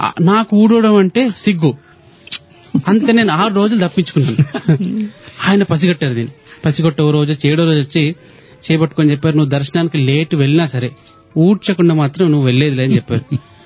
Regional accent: Telangana, India; నేను మాది తెలంగాణ ప్రాంతంలో ఒక ఊరు

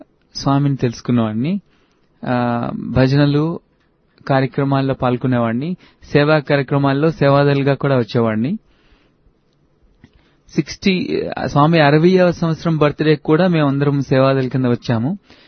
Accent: Saluru, Andhra Pradesh, India; మాది విజయనగరం జిల్లాలో సాలూర్ అనే ప్లేస్ ఉండేది.

